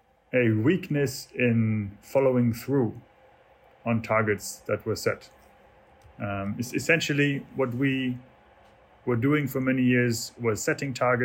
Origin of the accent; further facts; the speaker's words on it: Hamburg, Germany; first language German; English is a second language; now in Japan; We are based in Hamburg, Germany. So I'm from Hamburg too. Both here, German-speaking, Mr. Stommel and myself. I'm based in Japan.